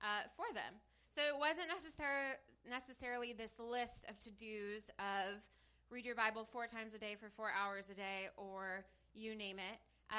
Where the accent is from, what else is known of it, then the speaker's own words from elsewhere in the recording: United States; Excuse you. I'm American.